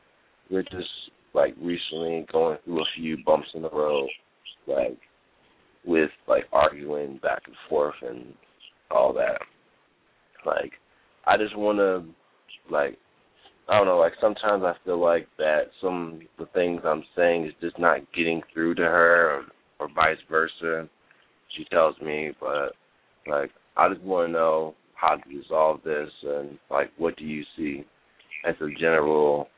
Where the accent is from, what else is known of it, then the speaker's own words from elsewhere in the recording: Illinois, United States; also born or lived in New Mexico; now in Fort Stewart, United States; I'm originally from Illinois, but I lived in New Mexico for 14 years and now residing in Fort Stewart, Georgia.